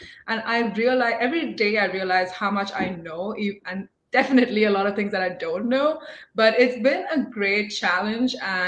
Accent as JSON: {"language": "English", "country": "India", "also_born_or_lived": "Philippines", "moved": "as an adult", "lives_now": "United States", "said": "Originally, I'm from India, and I moved here 5 years ago to pursue my bachelor's in animal sciences at Purdue. I've lived in three different countries. So I lived in the Philippines and then moved to India, and now I'm here in the United States."}